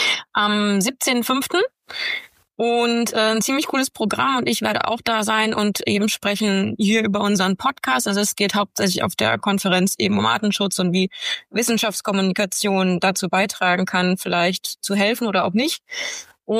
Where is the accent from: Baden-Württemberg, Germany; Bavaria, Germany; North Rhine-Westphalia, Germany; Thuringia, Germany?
North Rhine-Westphalia, Germany; Bielefeld; born there; ich bin ja gebürtige Bielefelderin und also Ostwestfalen, ganz stolze